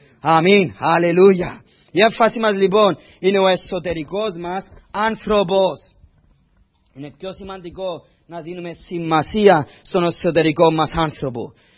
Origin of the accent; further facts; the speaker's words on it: Cyprus; moved away as an adult; εγώ που ήρθα από την Κύπρο τουλάχιστον την εποχή της δική μου όταν ήμουν πιο νέος. Όταν ήμουν στα 20 μου, ο κόσμος τότε στην Κύπρο τώρα άλλαξαν λίγο τα πράγματα.